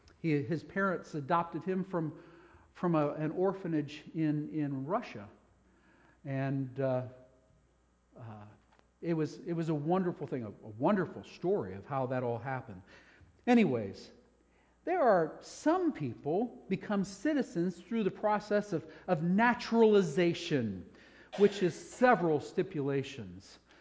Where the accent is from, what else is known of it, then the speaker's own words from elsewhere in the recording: Kenya; born there; I was born in Kenya, East Africa.